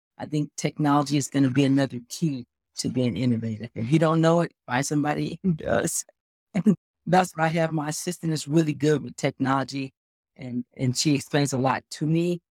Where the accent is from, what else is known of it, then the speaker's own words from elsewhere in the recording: Louisiana, United States; I would love to go back to my hometown of Louisiana and help rebuild. the area where we lived.